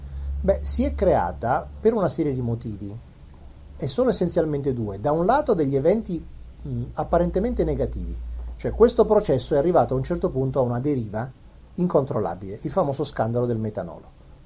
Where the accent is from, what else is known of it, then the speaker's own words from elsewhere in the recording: Abruzzo, Italy; born there; Io per esempio sono nato in Abruzzo